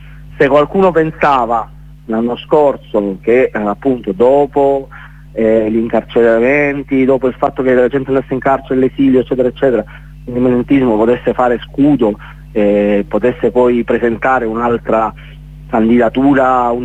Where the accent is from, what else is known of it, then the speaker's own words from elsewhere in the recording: San Giorgio, Apulia, Italy; now in Spain; quando poi vado a San Giorgio, al mio paese, giù in Puglia